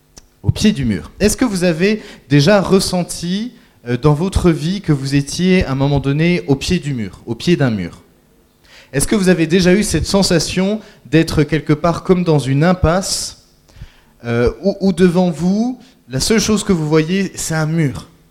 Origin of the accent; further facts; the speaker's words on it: Montbéliard, Bourgogne-Franche-Comté, France; je suis originaire de Montbéliard. J'ai été exilé pendant un temps certain au pays de la choucroute, l'Alsace